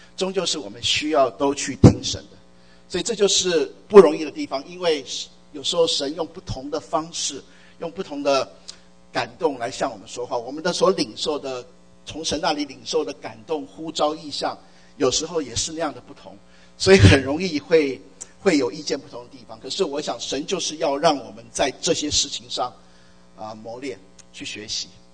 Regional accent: Taiwan; 我是从台湾来的，所以我学繁体字很习惯繁体字的爱。

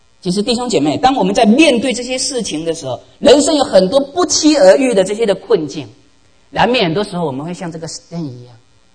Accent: China; 就我们中国人都很喜欢排队，对不对？

